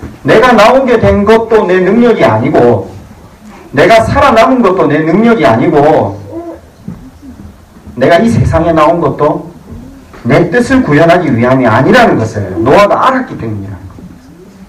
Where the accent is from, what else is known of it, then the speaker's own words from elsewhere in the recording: Busan, South Korea; 제가 부산 사람이라서 배를 어릴 때부터 많이 탔거든요.